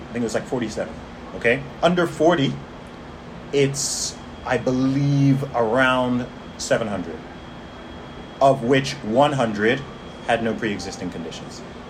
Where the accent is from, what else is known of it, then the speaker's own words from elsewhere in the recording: England, United Kingdom; Throughout this whole thing, I'm from England.